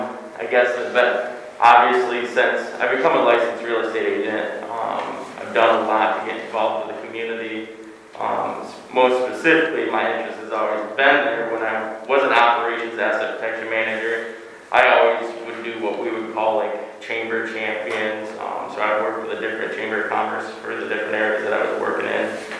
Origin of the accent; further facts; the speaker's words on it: Sparta, Michigan, United States; I grew up in Sparta, Michigan, because that's where my dad ended up going after the military service.